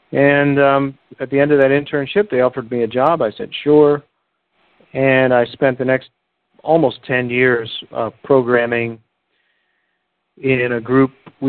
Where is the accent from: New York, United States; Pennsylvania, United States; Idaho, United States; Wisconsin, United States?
Pennsylvania, United States; I, as you know, I'm from Pennsylvania